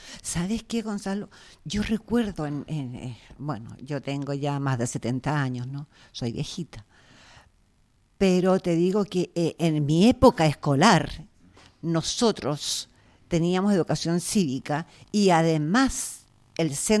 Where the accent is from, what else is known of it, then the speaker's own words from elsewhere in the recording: Chile; Yo no viví nunca en México, yo nunca salí de Chile. Yo soy una exiliada chilena en mi propia patria, en mi propio suelo.